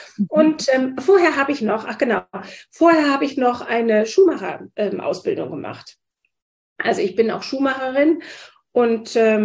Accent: Wiesbaden, Hesse, Germany; now in Hamburg, Germany; Ich komme aus Hessen, aus Wiesbaden und bin 1995 nach Hamburg gezogen

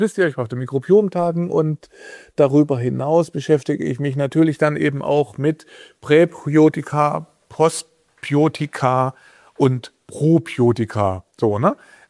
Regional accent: Thuringia, Germany; now in Berlin, Germany; Ich bin ja ein Thüringer Jung, ich wohne in Berlin.

